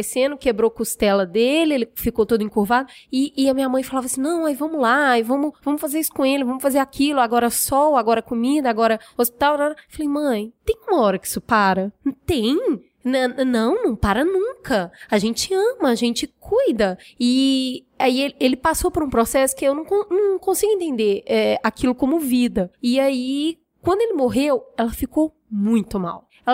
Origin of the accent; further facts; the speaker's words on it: Minas Gerais, Brazil; É, eu sou mineira, né, e...